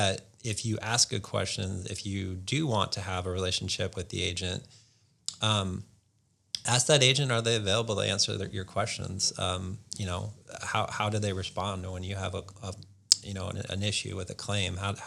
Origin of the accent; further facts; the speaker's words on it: Norfolk, Nebraska, United States; I had a good buddy of mine that I grew up with in Norfolk, Nebraska. We went to high school together.